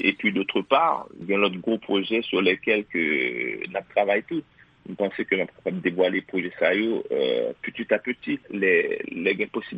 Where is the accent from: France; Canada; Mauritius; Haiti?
Haiti; en tant qu'Haïtien